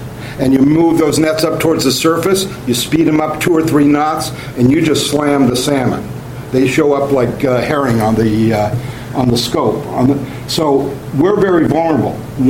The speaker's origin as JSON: {"language": "English", "town": "Ellensburg", "region": "Washington", "country": "United States", "said": "I'm from Ellensburg."}